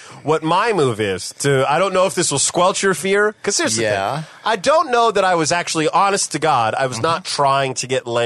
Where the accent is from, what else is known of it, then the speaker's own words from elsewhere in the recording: California, United States; Now, I grew up in Northern California